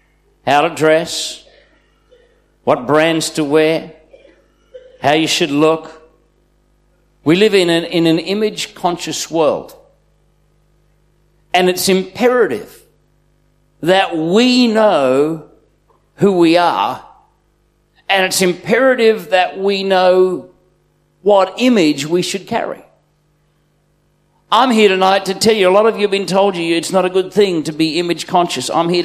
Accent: Brisbane, Queensland, Australia; I'm from Brisbane's Fortitude Valley

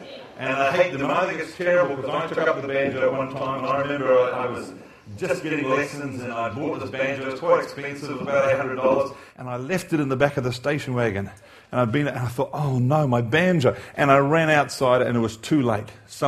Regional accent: Waiuku, Auckland, New Zealand; born there; I was born in Waiuku, small country town. I was the youngest of six children.

